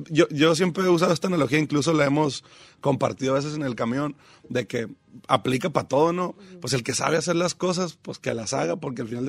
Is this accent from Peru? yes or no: no; Guasave, Sinaloa, Mexico; also born or lived in Los Mochis / Mazatlán; yo nací en Los Mochis. Soy nacido en Los Mochis y criado en Guasave. Pero mamá es de Picachos, entonces cuando nos cambiamos a Mazatlán, como en el 93, 94...